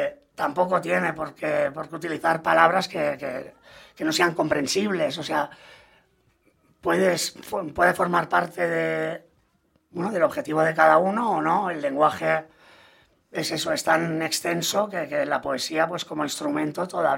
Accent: Barcelona, Catalonia, Spain; vengo de un barrio, soy del Raval, de Barcelona

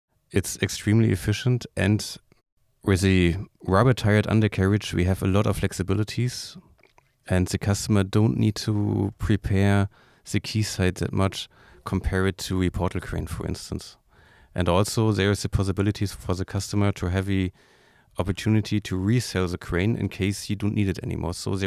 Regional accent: Rostock, Mecklenburg-Vorpommern, Germany; I was born in Rostock, so I'm glad to work here.

